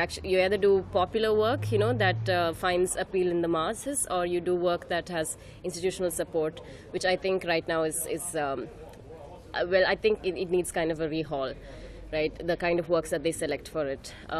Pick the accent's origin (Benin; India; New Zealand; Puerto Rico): India; Kerala; English is a second language; I'm from Kerala, which is down south.